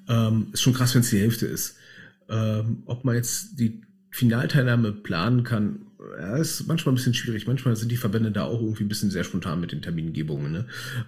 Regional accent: Berlin, Germany; Wir sind halt Berliner

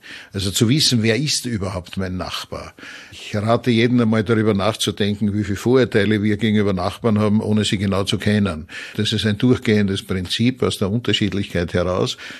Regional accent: Vienna, Austria; als Wiener aus der Stadt des Sigmund Freud

